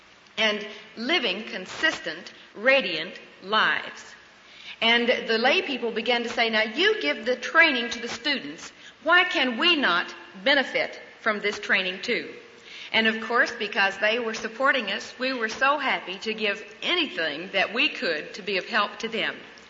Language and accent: English; Coweta, Oklahoma, United States; both Bill and I grew up in Oklahoma in a little town called Coweta in the northeastern section.